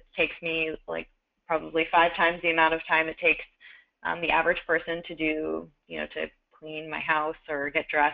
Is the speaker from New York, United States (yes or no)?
yes; New York City, New York, United States; I'm from New York City, so I kind of knew the deal